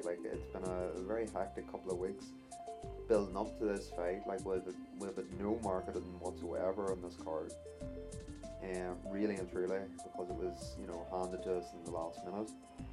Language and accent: English; Ireland; I'm from Ireland itself